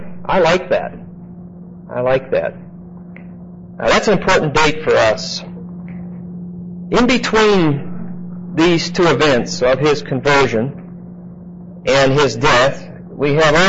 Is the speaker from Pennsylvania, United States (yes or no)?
yes; Pittsburgh, Pennsylvania, United States; Hatton's my hometown is Pittsburgh, so maybe that explains sort of the problem.